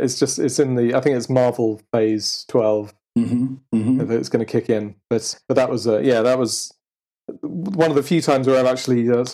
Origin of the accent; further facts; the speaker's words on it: Letchworth, East of England, United Kingdom; born there; And I was born in 1974 in Letchworth, which is officially the world's first garden city.